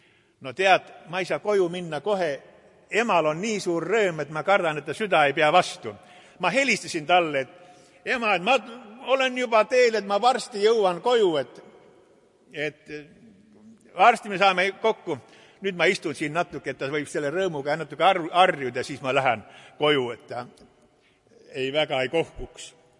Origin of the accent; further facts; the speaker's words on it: Antsla, Võru County, Estonia; Mina kasvasin Antslas, Antsla linnas, Soodana 9.